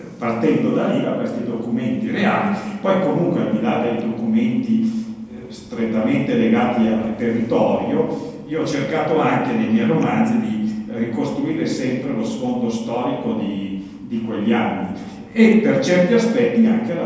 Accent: Gorla Maggiore, Lombardy, Italy; Io sono di Gorla Maggiore e Gorla Maggiore alla fine dovette cedere

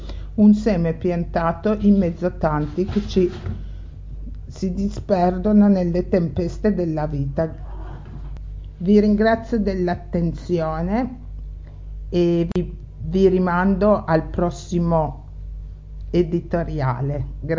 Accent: Piedmont, Italy; parlerò di qualcosa che si accompagna ai cibi, i vini, e in particolare di quei vini prodotti nella mia terra, il Pinerolese, e sono solo alcuni esempi di quei vini di nicchia che si possono trovare qui da me.

